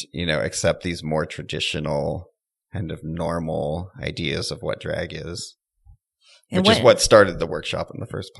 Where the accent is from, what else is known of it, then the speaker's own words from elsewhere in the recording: San Francisco, California, United States; I was born in San Francisco. I grew up all around the Bay Area, all the way up to a place called Placerville, which is up past Sacramento